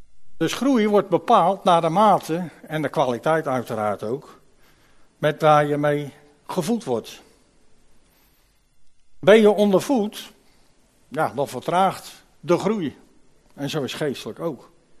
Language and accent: Dutch; Netherlands; Dan dacht ik natuurlijk, gelijk als Hollander natuurlijk, ja, pff, die vader heeft poen genoeg.